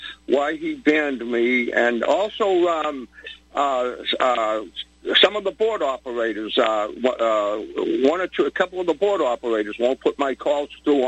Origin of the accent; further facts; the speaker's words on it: Boston, Massachusetts, United States; I'm from Massachusetts, Boston, and so I followed John Kerry's political career very closely for years and years.